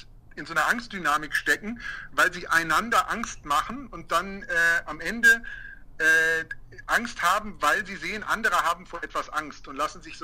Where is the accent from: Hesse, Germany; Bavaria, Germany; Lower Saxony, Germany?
Bavaria, Germany; Munich; Für mich als Münchner war der zentrale Unterschied die geografisch-räumliche Nähe